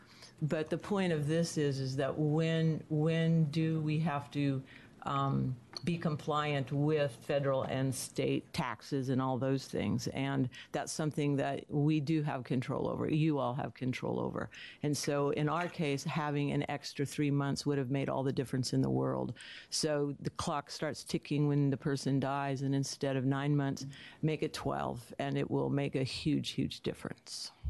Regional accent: McMinnville, Oregon, United States; I'm from McMinnville, Oregon. Representative Noble is my representative from the district.

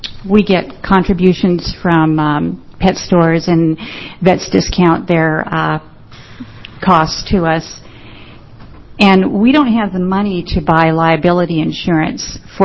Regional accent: Oregon, United States; I am from Yamhill County, and I am very nervous.

